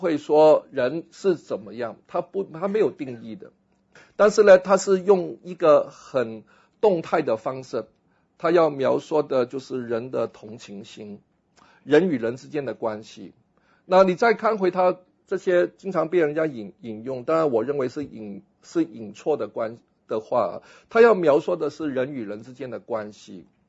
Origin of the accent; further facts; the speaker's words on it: Singapore; 我们新加坡人好客，我们帮助游客使他们多点消费